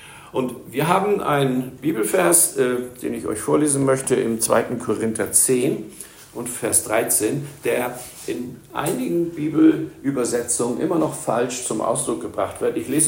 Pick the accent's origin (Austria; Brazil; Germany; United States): Germany; Hamburg; also born or lived in Spain; Ich bin knapp über 30 Jahre jetzt in Bayern. Lange Geschichte, wie ich aus Spanien von diesen 30.000 Quadratmetern hier nach Bayern gekommen bin, als Hamburger oder ich sage ja sogar Wikinger.